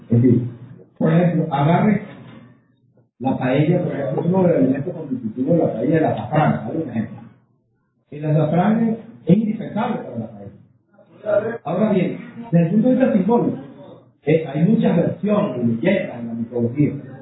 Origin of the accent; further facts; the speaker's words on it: Venezuela; es la manera como los venezolanos vemos al mundo y cómo nos insertamos en el mundo frente al otro